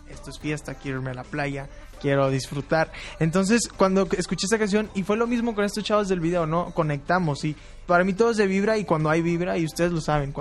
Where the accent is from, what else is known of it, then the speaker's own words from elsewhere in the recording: Los Angeles, California, United States; born there; En Los Ángeles, nací en Los Ángeles.